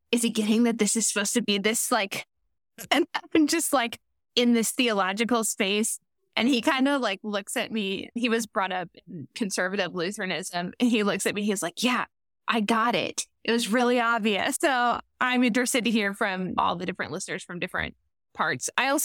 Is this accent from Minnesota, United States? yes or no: yes; Minnesota, United States; And also, as a Minnesotan watching it, you're like, gosh, these accents are so put upon.